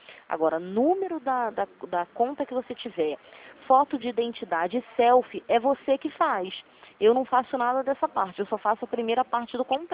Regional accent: Rio de Janeiro, Brazil; Eu sou daqui da Taquara. Não sei se o senhor conhece Taquara. Avenida Nelson Cardoso. Eu me encontro aqui.

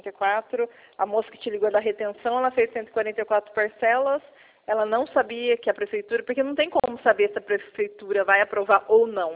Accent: Mogi Guaçu, São Paulo, Brazil; Como eu sou daqui de Mogi Guaçu

